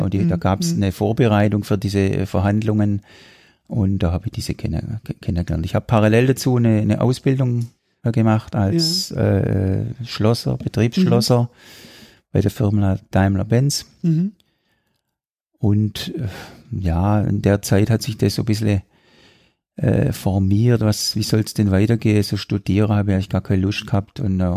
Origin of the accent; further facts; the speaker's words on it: Esslingen, Baden-Württemberg, Germany; Ich bin aufgewachsen auf dem Hägensberg. Mhm. Und bin dann, ich habe ein paar Jahre in einer Wohngemeinschaft gewohnt, in der Innenstadt vorne an der Entengrabenstraße.